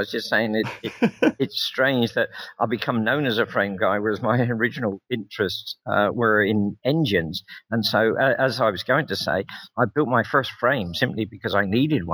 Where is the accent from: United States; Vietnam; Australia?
Australia; I grew up in Australia